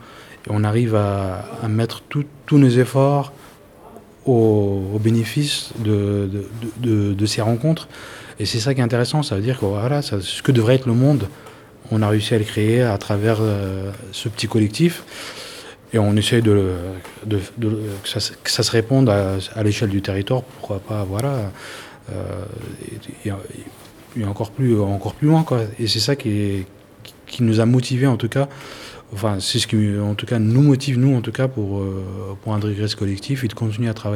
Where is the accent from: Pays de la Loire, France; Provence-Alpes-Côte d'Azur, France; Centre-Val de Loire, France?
Centre-Val de Loire, France; Blois; on est né à Blois. On est né à Blois, ou on a grandi à Blois, en tout cas.